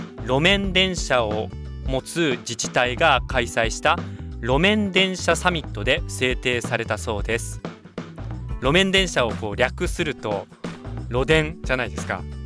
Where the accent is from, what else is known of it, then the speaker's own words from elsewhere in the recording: Nagasaki, Japan; 私の出身地長崎県長崎市、